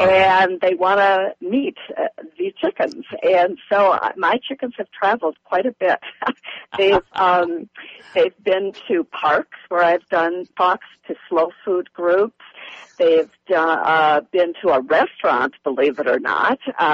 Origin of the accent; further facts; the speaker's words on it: Midwest, United States; I'm from the Midwest, I'm actually in Minnesota here